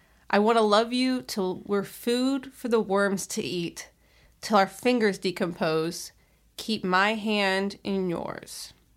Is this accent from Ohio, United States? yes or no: yes; Ohio, United States; to visit all 220 Atlas Obscura sites in my home state of Ohio.